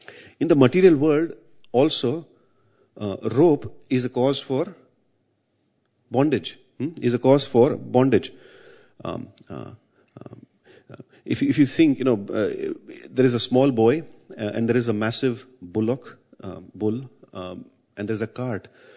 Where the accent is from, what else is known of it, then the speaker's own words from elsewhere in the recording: Mumbai, Maharashtra, India; I'm from Bombay, I've not seen mortars.